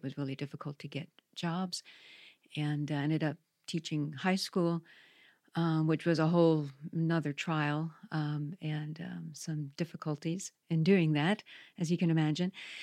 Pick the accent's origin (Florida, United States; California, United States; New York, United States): New York, United States; that was a real strength for me, was my church growing up in New York.